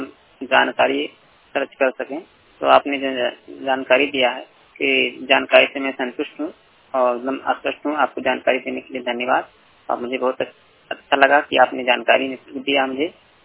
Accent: Basti, Uttar Pradesh, India; मैं दोनों आँख का ब्लाइंड हूँ और बस्ती जिला के रहने वाला हूँ, मूल निवासी उत्तर प्रदेश के हैं हम।

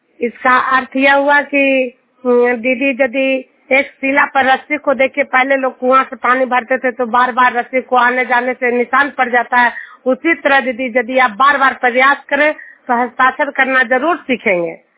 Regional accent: Duniya, Bihar, India; मैं नालंदा जिला हिलसा प्रखंड दुनिया गांव की निवासी हूं

